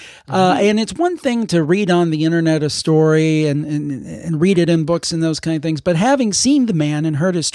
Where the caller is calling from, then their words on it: Ohio, United States; It is within driving distance of my home because I'm calling in from Northeast Ohio.